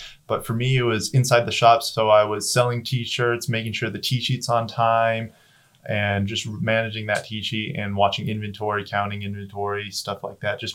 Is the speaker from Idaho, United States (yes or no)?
yes; Idaho, United States; And then I'm from Southern Idaho and a lot of my friends attend BYU Hawaii.